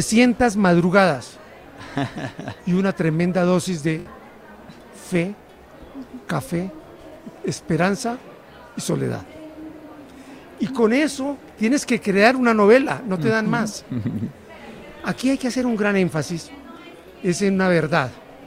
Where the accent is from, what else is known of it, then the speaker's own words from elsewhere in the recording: Colombia; moved away; Otra vez aquí en mi tierra, Colombia. Llevamos 2 semanas. Yo vivo en el exilio desde hace más de 20 años.